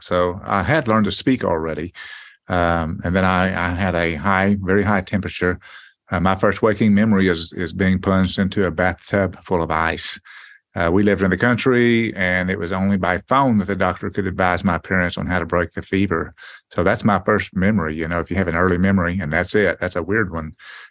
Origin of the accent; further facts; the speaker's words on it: Oklahoma, United States; I was raised in Oklahoma, in rural Oklahoma.